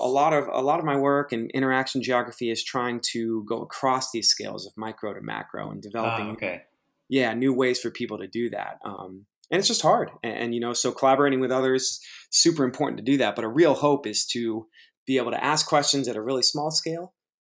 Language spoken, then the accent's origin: English; California, United States; And so I think growing up in the Bay Area, I watched my mom be successful as a woman in computer science